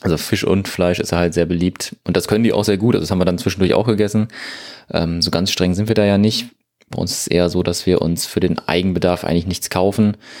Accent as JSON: {"language": "German", "country": "Germany", "said": "Das sind wir also als Deutscher."}